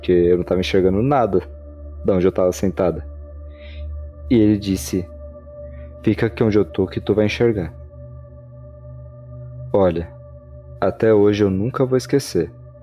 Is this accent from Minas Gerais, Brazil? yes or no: no; Pelotas, Rio Grande do Sul, Brazil; also born or lived in Porto Alegre; Somos de Pelotas, mas na época já morávamos em Porto Alegre.